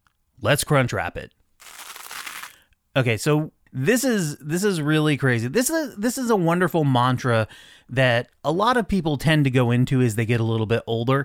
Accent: Vermont, United States; Now, I grew up in Vermont, where it's much, much colder on a normal winter than it is, say, in Kentucky.

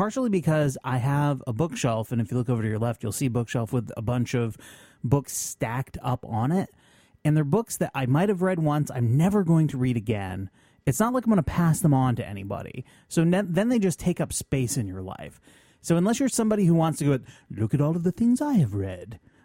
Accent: Vermont, United States; Bakery and cafe in Burlington, Vermont, my home state, has something different about it.

